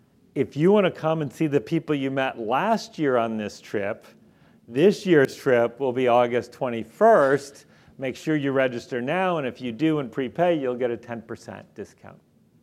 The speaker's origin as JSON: {"language": "English", "region": "Missouri", "country": "United States", "said": "So I'm from Missouri originally, and we used to go to this place in the Lake of the Ozarks"}